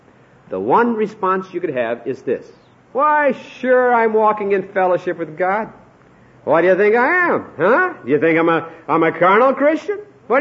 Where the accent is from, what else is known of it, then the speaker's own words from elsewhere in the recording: Hinckley, Minnesota, United States; my hometown was Hinckley, Minnesota.